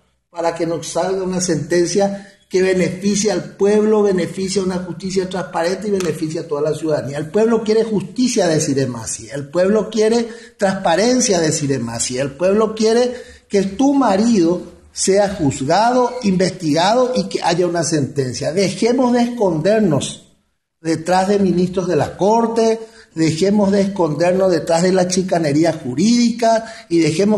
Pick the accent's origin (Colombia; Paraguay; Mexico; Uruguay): Paraguay; como ciudadano paraguayo